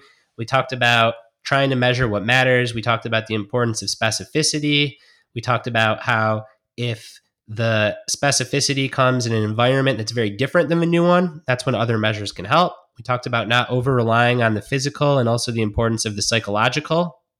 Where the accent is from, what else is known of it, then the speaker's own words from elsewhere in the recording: Detroit, Michigan, United States; I grew up in Detroit watching football.